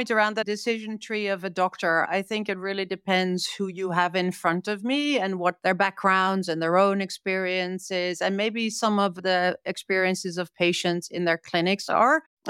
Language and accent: English; Netherlands; I grew up in the Netherlands.